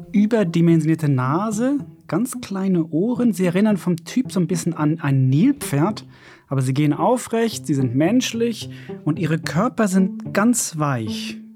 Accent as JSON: {"language": "German", "country": "Finland", "accent": "Finland-Swedish", "first_language": "Swedish", "second_language": "German", "said": "Finnland ist ja zweisprachig, es gibt eine zweite Sprache, eben dieses Finnland-Schwedisch. Und das ist Schwedisch, aber intoniert auf Finnisch. Hm. Und das ist also meine Muttersprache."}